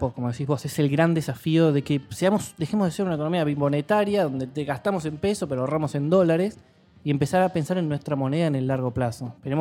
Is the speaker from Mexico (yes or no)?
no; Argentina